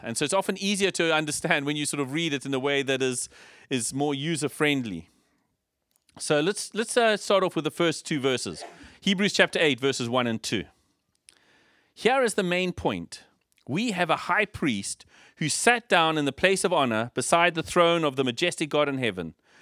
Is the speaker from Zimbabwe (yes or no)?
yes; Zimbabwe; now in United Kingdom; but I came from Zimbabwe. And when I got here, I realized this is not Zimbabwe.